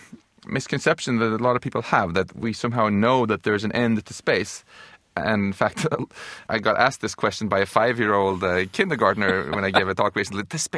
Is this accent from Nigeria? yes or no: no; Stockholm, Stockholm County, Sweden; English is a second language; my hometown of Stockholm.